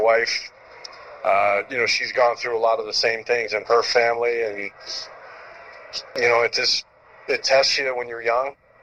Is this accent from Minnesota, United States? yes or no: yes; Rochester, Minnesota, United States; born or raised there; also born or lived in Sacramento, California